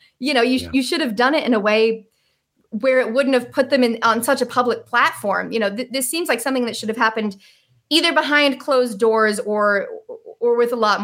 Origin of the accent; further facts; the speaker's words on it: New Jersey, United States; And I grew up in New Jersey.